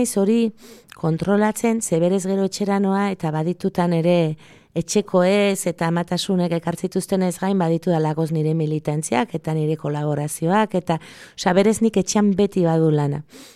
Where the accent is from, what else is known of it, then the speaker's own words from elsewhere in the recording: Pamplona, Navarre, Spain; born there; ni berez Iruñan sortu naiz.